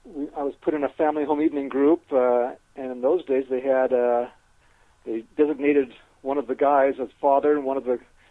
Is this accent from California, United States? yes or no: yes; California, United States; also born or lived in Twin Falls, Idaho; Well, I was born in Idaho, in Twin Falls, Idaho, but we moved shortly thereafter to California, to the Bay Area, where I was raised.